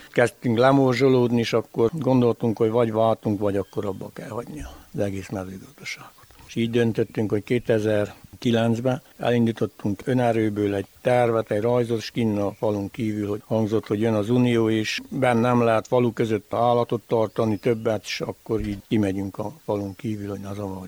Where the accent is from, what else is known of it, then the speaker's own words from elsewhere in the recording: Hungary; Jásolban születtem, 72-ben, itt nevelkedtem fel, és a gazdálkodásnak szántuk az életünket.